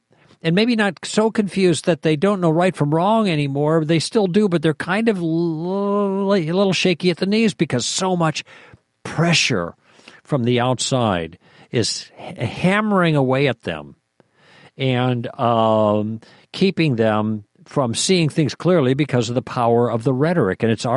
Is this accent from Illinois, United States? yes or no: yes; Chicago, Illinois, United States; I almost said junior highers because that's what we used to call them when I grew up in Chicago.